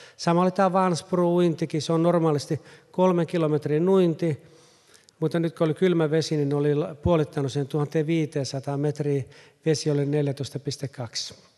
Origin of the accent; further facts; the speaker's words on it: Helsinki, Uusimaa, Finland; Mä oon kasvanut Helsingissä mun äidin kanssa ja kaksoisveljen kanssa.